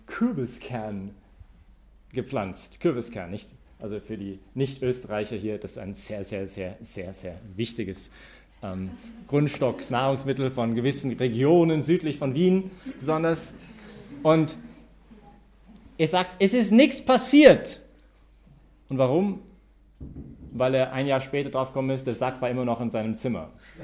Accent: Canada; Aber als Kanadier, schade.

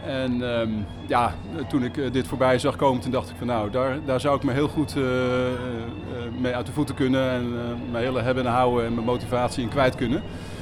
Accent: Amsterdam, North Holland, Netherlands; Wij groeiden op in de Bijlmer in Zuidoost, Amsterdam. En dat was in de hippietijd

